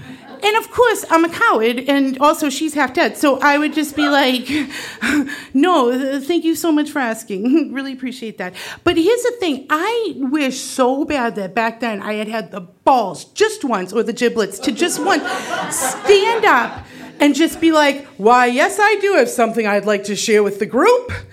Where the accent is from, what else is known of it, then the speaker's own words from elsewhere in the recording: Boston, Massachusetts, United States; went to an inner city Boston public high school.